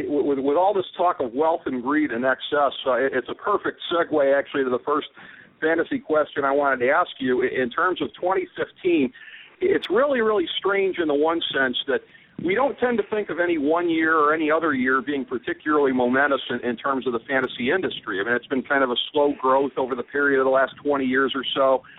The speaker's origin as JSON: {"language": "English", "town": "Cleveland", "region": "Ohio", "country": "United States", "tie": "born or raised there", "said": "It kind of put me in mind of my hometown here, the city of Cleveland, over the years, it's been kind of a similar thing with the lakefront."}